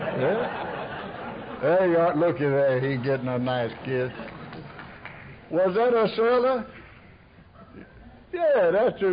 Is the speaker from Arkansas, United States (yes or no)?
yes; Arkansas, United States; I came from Arkansas by request. And I was poor. I was raised during the Depression